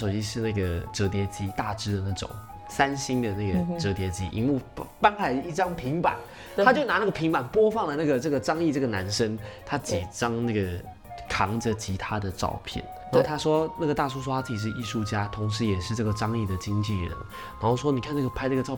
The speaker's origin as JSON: {"language": "Chinese", "country": "Taiwan", "said": "他一听到我们声音就知道我们是台湾人"}